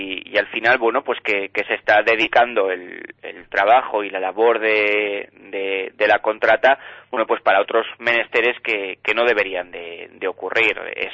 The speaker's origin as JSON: {"language": "Spanish", "town": "Tudela", "region": "Navarre", "country": "Spain", "said": "de la Ribera y de Tudela, porque al final yo soy de Tudela."}